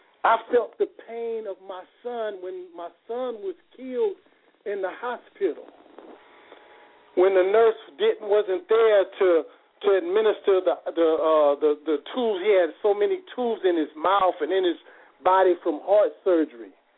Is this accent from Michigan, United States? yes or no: no; Oakland, California, United States; also born or lived in San Antonio, United States; I'm from San Antonio, Texas, but I came up in Oakland, California at Mosque number 26B.